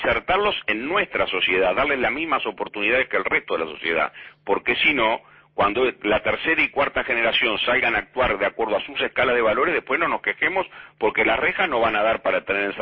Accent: Uruguay; como uruguayo

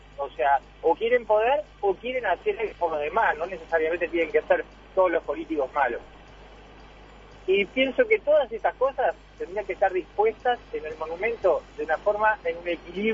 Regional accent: Canelones, Uruguay; Y soy de Canelones y vengo rumbo a Montevideo.

